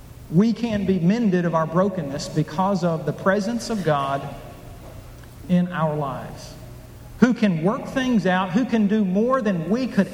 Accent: Oklahoma, United States; I grew up in Oklahoma.

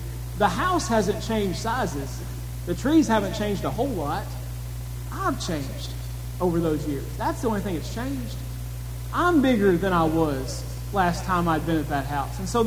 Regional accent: Murfreesboro, Tennessee, United States; also born or lived in Memphis; I grew up in Murfreesboro, Tennessee, but I was born in Memphis. And I was there in Memphis till about third grade till my family moved to Murfreesboro.

